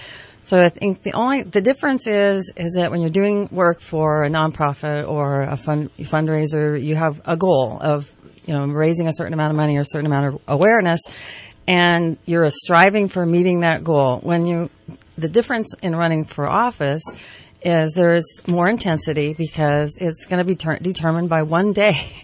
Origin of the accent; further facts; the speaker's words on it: Reading, Pennsylvania, United States; I'm born and raised in Reading. So I have a lot of experience here in Reading